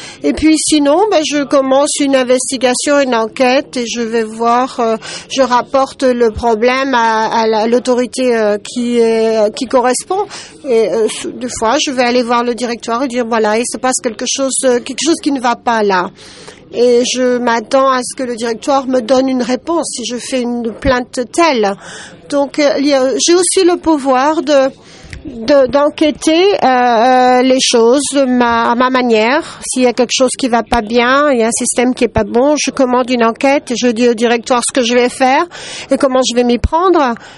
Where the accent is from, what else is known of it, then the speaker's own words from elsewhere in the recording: Lebanon; Je viens du Liban.